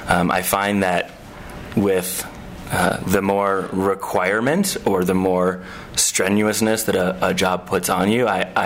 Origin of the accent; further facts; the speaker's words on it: Chicago, Illinois, United States; I was born and raised in Chicago.